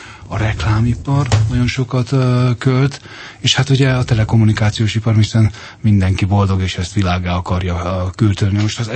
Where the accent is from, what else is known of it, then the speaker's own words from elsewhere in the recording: Hungary; magyarok vagyunk